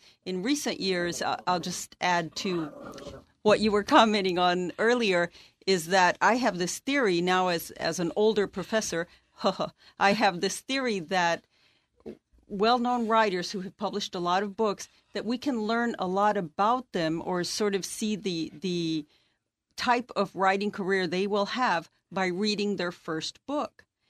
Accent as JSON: {"language": "English", "country": "Mexico", "tie": "born or raised there", "said": "I grew up in Mexico, so it seems to me that is what it would be"}